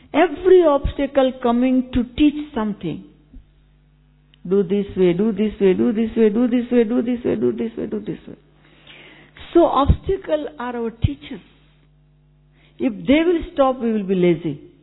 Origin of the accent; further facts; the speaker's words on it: Gujarat, India; Brother, I am from India. I am from Gujarat.